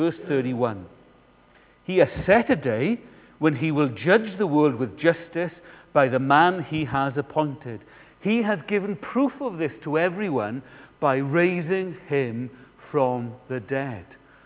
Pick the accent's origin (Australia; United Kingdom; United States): United Kingdom; We're British. We know how to start a conversation.